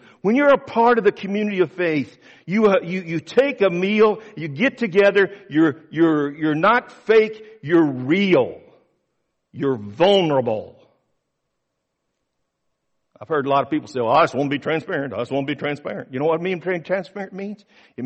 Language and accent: English; Oklahoma City, Oklahoma, United States; My church I grew up in Oklahoma City, we had a music guy